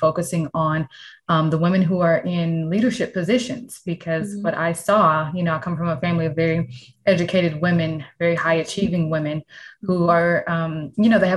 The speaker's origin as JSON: {"language": "English", "region": "the South", "country": "United States", "tie": "born or raised there", "said": "So I grew up in the South. I'm a pastor's kid."}